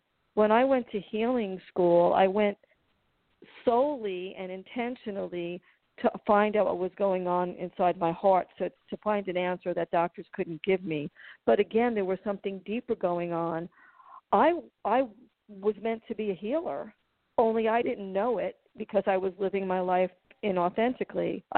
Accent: New York, United States; And I never appreciated growing up in New York as much as I do now, because it helped me learn how to be authentic.

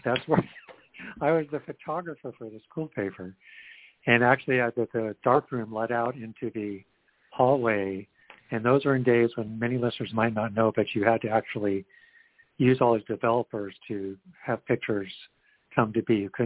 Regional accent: Redding, California, United States; now in Santa Cruz, United States; And I grew up in Redding, which is a small town in Northern California, which is mostly with a lumber mill

